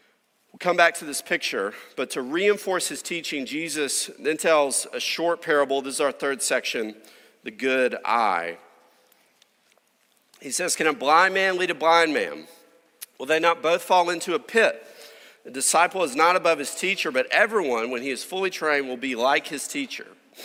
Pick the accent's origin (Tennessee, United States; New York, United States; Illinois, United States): Tennessee, United States; many of you know I'm from Tennessee, I'm a Volunteers fan.